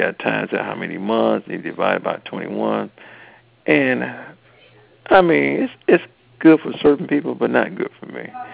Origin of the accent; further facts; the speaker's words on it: Wisconsin, United States; I'm from Wisconsin anyway.